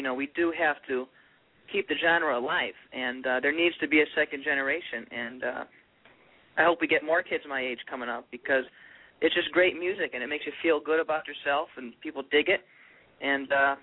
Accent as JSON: {"language": "English", "town": "Prospect", "region": "Connecticut", "country": "United States", "said": "I used to play at a restaurant in Waterbury, Connecticut here, and that's where I'm from. I'm from Prospect, but Waterbury is the neighboring town."}